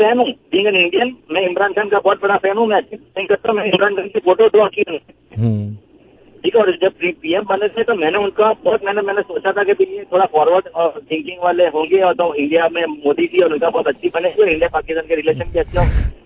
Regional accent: India; और मैं इंडिया से हूँ

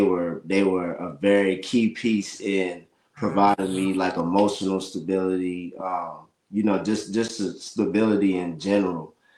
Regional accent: Seaford, Delaware, United States; we're from Seaford, Delaware. Mm-hmm. It's a very small, tight-knit community.

